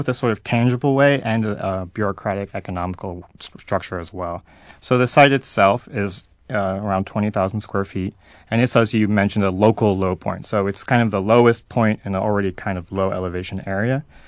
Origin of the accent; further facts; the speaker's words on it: Florida, United States; Yeah, so I'm from the Florida Panhandle in Choctahatchee Bay, so a small rural community that's now sort of developing similar to South Florida.